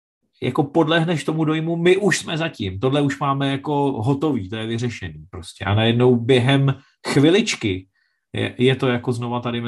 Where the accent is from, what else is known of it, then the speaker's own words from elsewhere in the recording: Děčín, Ústí nad Labem Region, Czechia; vyrůstal jsem v Děčíně a což je takový jako relativně nepodstatný město v České republice, tehdy československý